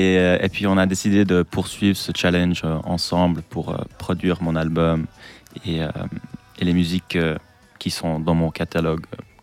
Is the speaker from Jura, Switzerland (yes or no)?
no; Lausanne, Vaud, Switzerland; also born or lived in England; Exactement, j'ai grandi à Lausanne. Et c'est vrai que mes influences restent encore de l'Angleterre. Et parce que voilà, mes parents ils sont anglais et j'ai aussi fait une partie de ma vie en Angleterre